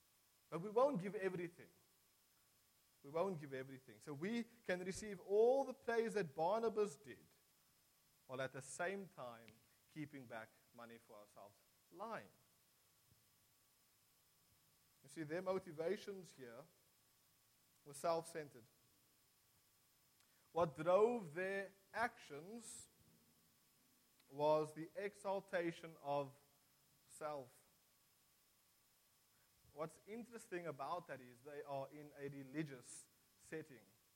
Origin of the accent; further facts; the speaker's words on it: Western Cape, South Africa; So I come from the Helderberg, and in the Strand area, houses are at least, let's say, 1.5 million.